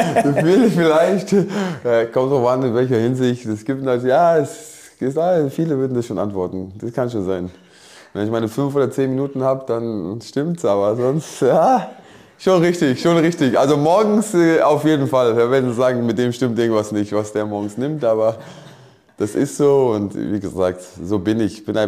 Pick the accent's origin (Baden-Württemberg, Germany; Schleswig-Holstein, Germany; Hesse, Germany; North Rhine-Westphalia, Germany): Hesse, Germany; Frankfurt; für mich als Frankfurter